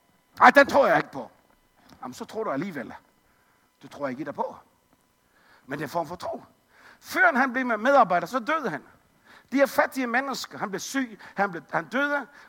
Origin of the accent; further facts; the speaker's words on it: Capital Region of Denmark, Denmark; Jeg er født og vokset op på Bornholm. Boede et års tid nede i Sønderjylland.